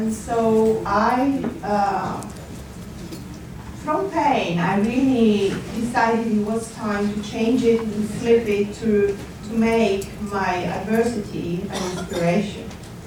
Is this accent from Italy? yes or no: yes; Turin, Piedmont, Italy; English is a second language; I'm originally from Turin in Italy. It's the northwest part of Italy. I'm in my 40s